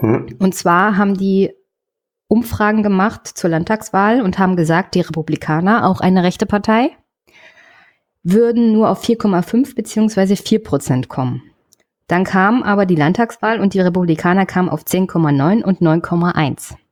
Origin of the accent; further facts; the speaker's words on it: Brandenburg, Germany; Also ich komme aus Brandenburg.